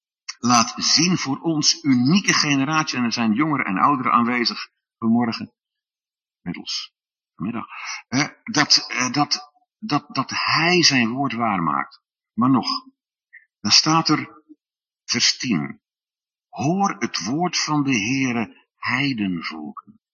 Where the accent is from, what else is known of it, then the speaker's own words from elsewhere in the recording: Zeeland, Netherlands; Ik kom van origine uit Zeeland, hè. De naam zegt het al, Zeeland.